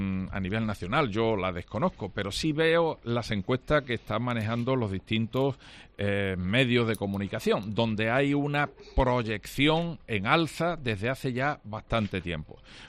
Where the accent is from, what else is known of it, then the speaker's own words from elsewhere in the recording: Andalusia, Spain; todos los onubenses vamos a tener que pagar por pasar por esa autovía.